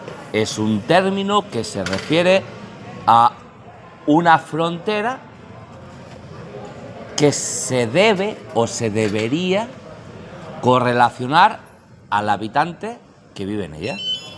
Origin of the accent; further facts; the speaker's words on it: Catalonia, Spain; Porque aquí en Cataluña, yo como catalán, hemos tenido un sesgo